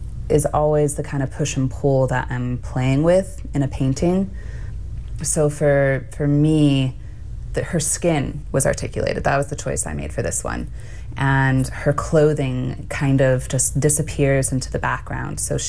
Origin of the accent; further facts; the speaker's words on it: Utah, United States; also born or lived in Las Vegas; That was mainly in Utah. I was born in Las Vegas, but we spent some time in Utah.